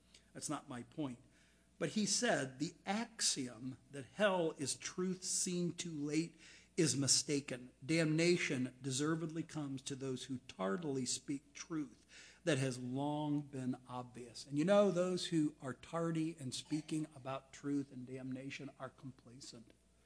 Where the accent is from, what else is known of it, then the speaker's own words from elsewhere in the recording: United States; I'm an American. I'm through and through.